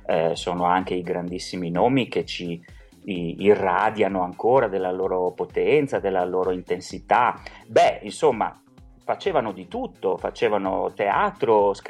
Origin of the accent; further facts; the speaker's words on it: Venice, Veneto, Italy; born there; Sono nato a Venezia, per chi è cresciuto a Venezia